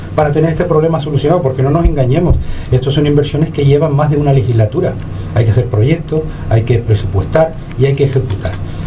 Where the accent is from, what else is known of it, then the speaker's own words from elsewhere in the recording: Canary Islands, Spain; yo cuando miro mi pueblo, miro mi municipio cómo está, es que siento pena y a veces, no quiero decir la otra palabra porque me siento muy orgulloso de él